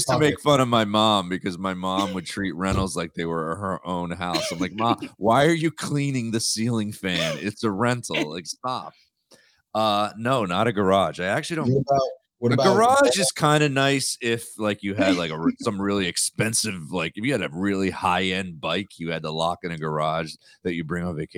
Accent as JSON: {"language": "English", "region": "New Jersey", "country": "United States", "tie": "born or raised there", "said": "I think it's from growing up in Jersey."}